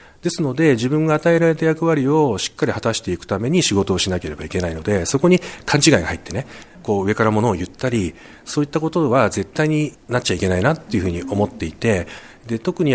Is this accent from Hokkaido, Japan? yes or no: no; Chigasaki, Kanagawa, Japan; now in Fujisawa, Japan; 生まれ育ちは茅ヶ崎で、藤沢の今鵠沼の蓮池というところのすぐ近くに住んでるんですけども、そこに来たのが7、8年前からであります